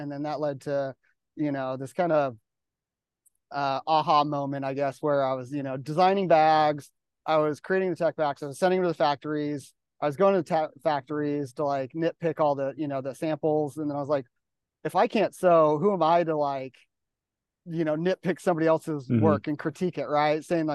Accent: Colorado, United States; Growing up in Colorado, I was always camping, skiing, hiking

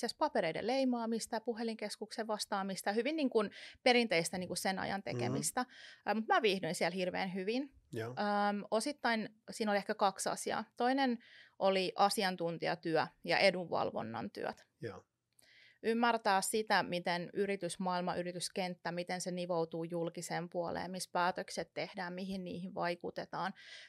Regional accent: England, United Kingdom; now in Finland; lapsenahan mä koin Englannissa, että mä oon suomalainen vieraassa maassa, mutta sittenhän se kääntyi niin, että mä koin, että mä oon englantilainen. Ja nyt sitten, kun me silloin muutettiin Suomeen

